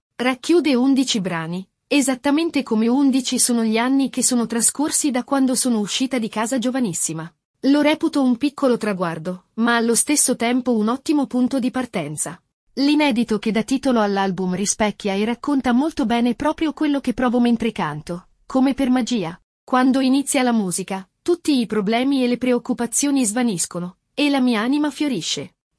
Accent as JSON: {"language": "Italian", "town": "Cremona", "region": "Lombardy", "country": "Italy", "tie": "born or raised there", "said": "Sono nata a Cremona, la città dei violini. Fino all'età di 7 anni sono cresciuta in una casa famiglia, perché non avevo i genitori."}